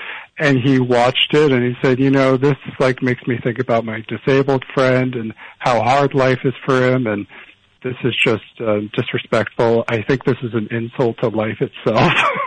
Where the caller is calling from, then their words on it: Los Angeles, California, United States; From Rancho Park. It's near Fox Studios.